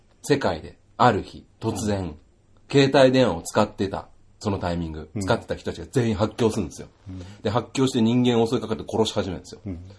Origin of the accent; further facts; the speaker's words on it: Teganuma, Chiba, Japan; はい。手賀沼の出身なんですけどね。